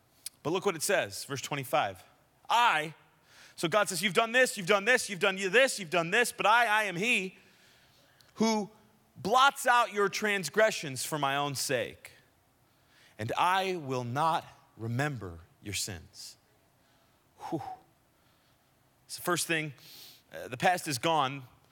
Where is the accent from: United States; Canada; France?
Canada; We're Canadian, so we're not that crazy.